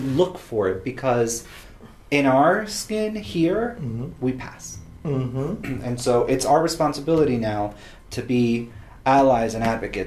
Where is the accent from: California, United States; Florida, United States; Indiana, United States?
Florida, United States; Miami; I was like, we come from Miami. We come from South Florida.